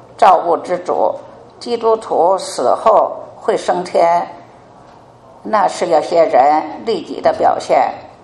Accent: China; 我来自中国大陆，今年82岁。

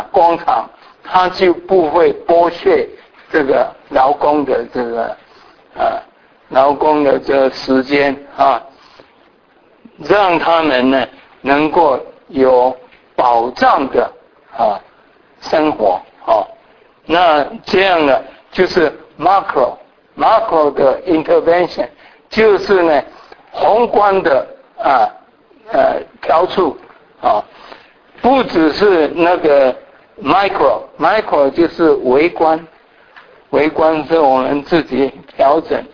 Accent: Kaohsiung, Taiwan; 我记得小时候我很喜欢农村的生活，我是在高雄长大

